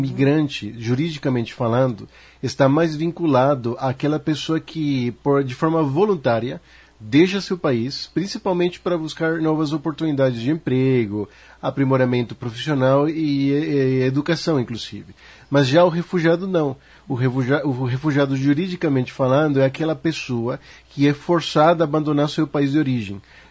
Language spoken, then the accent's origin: Portuguese; Venezuela; Portuguese is a second language; eu como venezuelano posso afirmar isso